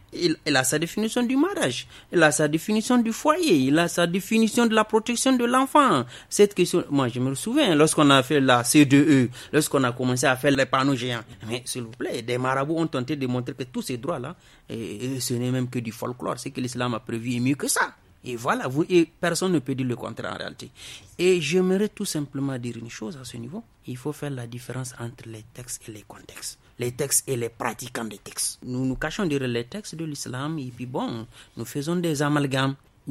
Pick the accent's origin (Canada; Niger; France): Niger; chez nous, au Niger, où l'islam est la religion de référence pour beaucoup de Nigériens